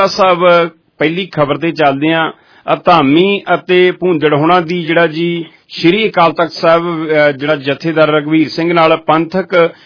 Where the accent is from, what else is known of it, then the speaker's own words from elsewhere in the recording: Punjab, India; ਅਸੀਂ ਪੰਜਾਬੀ ਹਾਂ ਪੰਜਾਬ ਦੀ ਇੰਡੀਆ ਦੀ ਗੱਲ ਕਰਾਂਗੇ